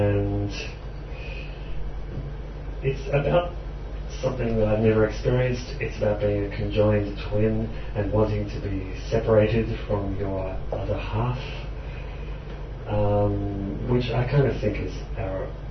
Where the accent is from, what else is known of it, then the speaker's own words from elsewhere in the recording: Bendigo, Victoria, Australia; this poem, which is partly about growing up in Bendigo, which is a small country town to the north of Melbourne.